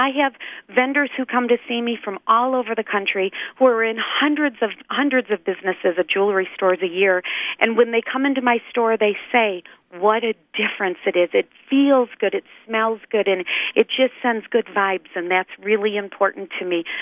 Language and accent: English; Okemos, Michigan, United States; came back to my hometown of Okemos and started my business in a tiny little 256 square foot office